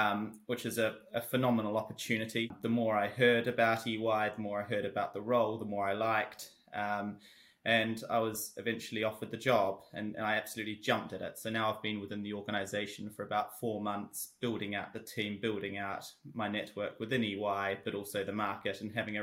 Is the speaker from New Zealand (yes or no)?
yes; New Zealand; moved away as an adult; now in United Kingdom; the listeners will be able to tell from my accent that I'm not originally from Britain, but I grew up in New Zealand. I trained and qualified as a solicitor there in 2009, but have been practising law in the UK now for over 10 years.